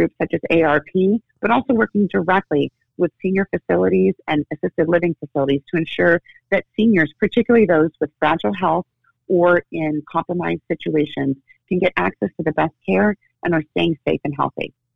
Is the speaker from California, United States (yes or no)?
no; Arizona, United States; Well, we are Arizonans. And so, I mean, really, we're all distrustful of government. That's who we are. I was born and raised in Arizona, and heck, that's how I was raised, too.